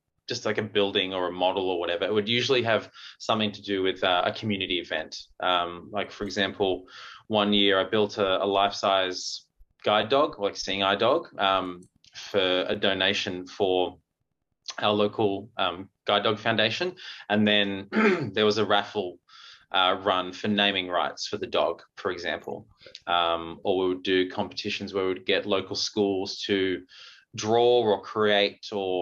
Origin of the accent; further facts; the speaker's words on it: Melbourne, Victoria, Australia; I cancelled one of our biggest shows that we had for the tour to fly down to my home state, Melbourne, to enter in this Lego competition.